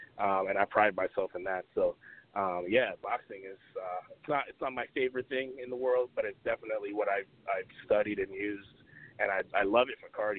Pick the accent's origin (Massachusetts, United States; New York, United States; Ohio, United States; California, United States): New York, United States; New York City; because I grew up in New York City as well.